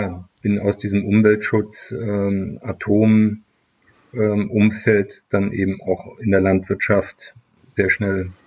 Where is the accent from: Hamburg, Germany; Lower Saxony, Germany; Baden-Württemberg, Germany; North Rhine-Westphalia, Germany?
North Rhine-Westphalia, Germany; Leverkusen; Wir haben in meiner Heimatstadt Leverkusen Chemie, Physik und auch Biologieunterricht teilweise im Bayerwerk gehabt.